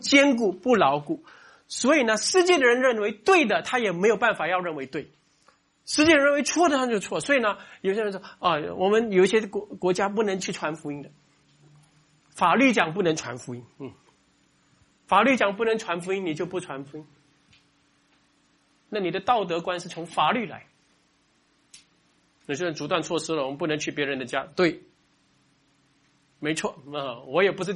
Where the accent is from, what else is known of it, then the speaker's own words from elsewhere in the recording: Singapore; 尤其我们新加坡人，我们这个知法国家没有错